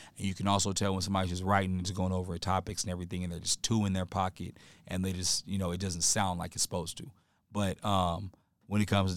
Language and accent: English; Las Vegas, Nevada, United States; I'm born and raised in Las Vegas, and I can tell you right now that this mixtape completely took over the city.